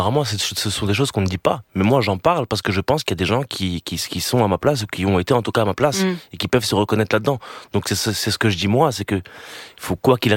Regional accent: France; dans le sens où on est intégré, on est français, etc. Mais on doit toujours et encore honorer les traditions familiales.

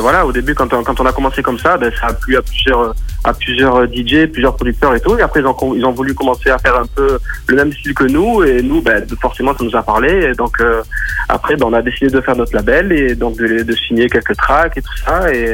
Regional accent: Marseille, Provence-Alpes-Côte d'Azur, France; Pourtant, même qu'on est de Marseille

